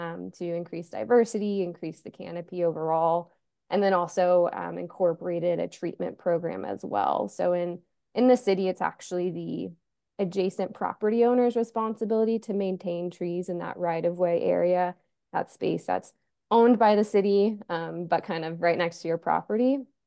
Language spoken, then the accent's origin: English; Virginia, United States; I'm originally from Virginia. A lot of forests out there. I grew up with a forest in my backyard. Always loved trees. went to school in Virginia for undergrad